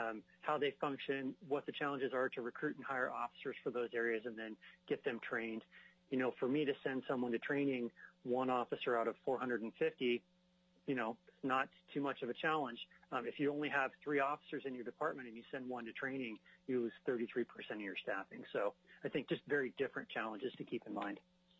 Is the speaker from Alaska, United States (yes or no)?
yes; Anchorage, Alaska, United States; I grew up in Anchorage, went to high school here, went to college a couple times here